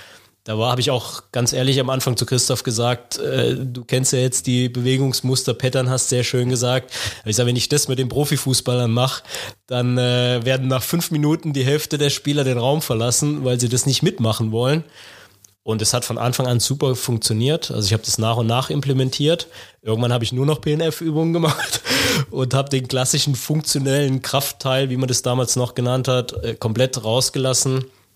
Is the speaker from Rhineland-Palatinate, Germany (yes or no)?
yes; Bernkastel-Kues, Rhineland-Palatinate, Germany; ein Kollege auch aus der Physiotherapie, der aus meiner Heimat kommt, aus Bernkastel